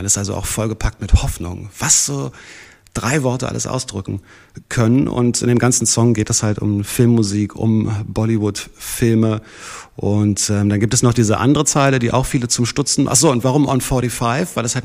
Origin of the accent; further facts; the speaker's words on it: Berlin, Germany; im Osten dieses Landes, in dem ich ja auch mittendrin stecke, hier als Berliner